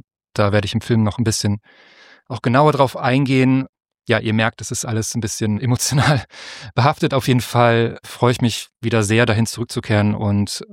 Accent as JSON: {"language": "German", "region": "Hamburg", "country": "Germany", "said": "als Hamburger dachte ich, das sind ja schon unfassbar viele Höhenmeter."}